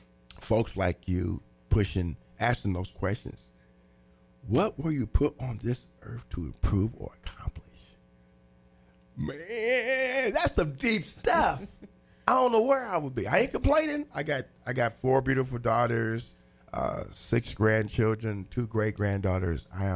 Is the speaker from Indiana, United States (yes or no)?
yes; Terre Haute, Indiana, United States; My hometown's Terre Haute, and there's seven in my family, but my dad died when I was in the ninth grade, and I wanted to be a musician.